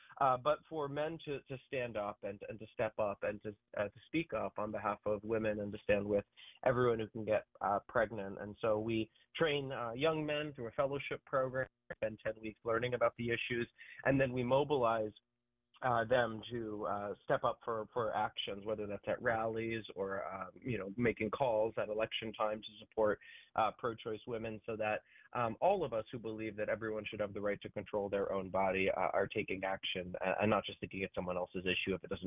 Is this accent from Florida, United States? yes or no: yes; Miami, Florida, United States; I'm from Miami, Florida. I've lived here since 2012